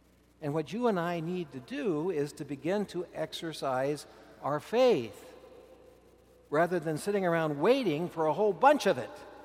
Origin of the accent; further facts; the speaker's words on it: Kansas, United States; It surprised me. I come from Kansas. We have mulberry trees everywhere.